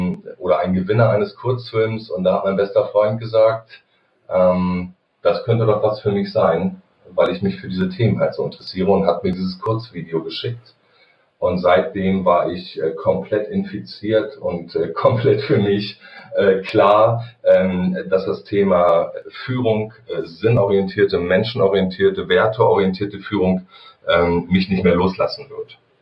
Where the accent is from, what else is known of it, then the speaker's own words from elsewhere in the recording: Lower Saxony, Germany; moved away as an adult; now in Kassel, Germany; Gebürtig komme ich aus dem Hannoveraner Raum, bin da in der Wedemark groß geworden bei Hannover und wir sind jetzt als Family im Sommer 2018 umgezogen hier nach Kassel